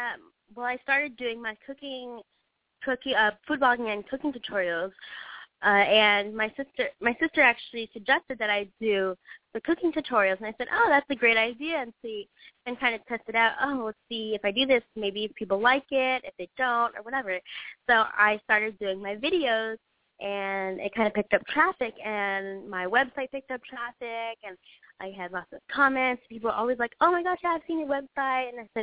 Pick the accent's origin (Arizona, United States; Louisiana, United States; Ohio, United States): Louisiana, United States; New Orleans; I'm from New Orleans.